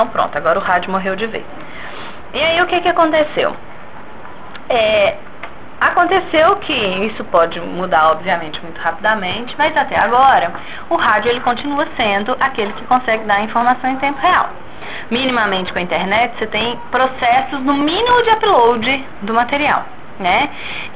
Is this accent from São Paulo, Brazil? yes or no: no; Santa Rita de Ouro Preto, Minas Gerais, Brazil; eu sou do interior, eu sou de Santa Rita de Ouro Preto. Santa Rita de Ouro Preto está a 132 quilômetros de Belo Horizonte, é ali.